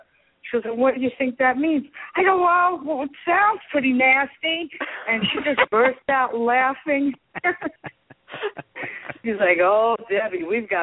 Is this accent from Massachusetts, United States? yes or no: no; New York, United States; Well, you don't sound like you're from Texas. I'm from New York. Well, where are you now? I'm in Florida.